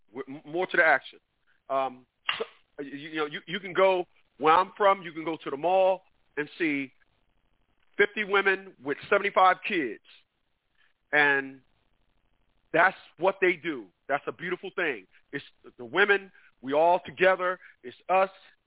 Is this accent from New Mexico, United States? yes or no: no; Newark, New Jersey, United States; Once again, I'm from Newark, New Jersey. I'm not from where you're from. So I'm speaking from the perspective of Newark, New Jersey.